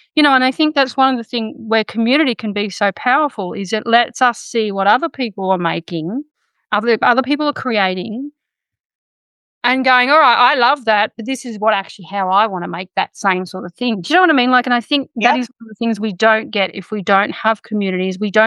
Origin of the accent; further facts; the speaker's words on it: Australia; from my perspective as an Australian, seeing what our country has done